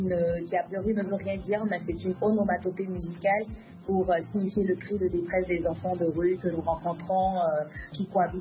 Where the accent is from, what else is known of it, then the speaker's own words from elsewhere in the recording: Cové, Zou, Benin; born there; je suis née à Kobe, ma maman est de Kobe, mais mon père, il est d'Aboumé à Zakota. Donc voilà, toutes ces deux villes sont du sud du Bénin